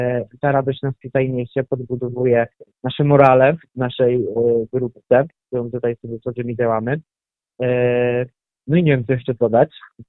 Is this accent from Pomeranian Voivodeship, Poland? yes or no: no; Łódź, Łódź Voivodeship, Poland; nie pochodzę z decyzji kalickiej, jestem z Łodzi, ale jednak do Kalisza mnie przyciągnęło już po raz kolejny.